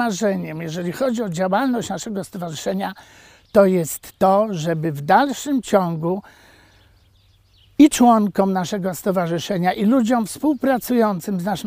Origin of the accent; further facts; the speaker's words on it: Warsaw, Masovian Voivodeship, Poland; Osoba z miasta, osoba tak jak ja, jestem warszawiakiem, przyjeżdża na wieś